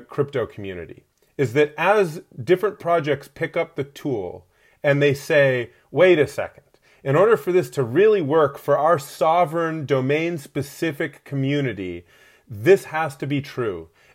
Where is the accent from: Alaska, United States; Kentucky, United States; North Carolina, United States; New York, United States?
Alaska, United States; I grew up in Alaska.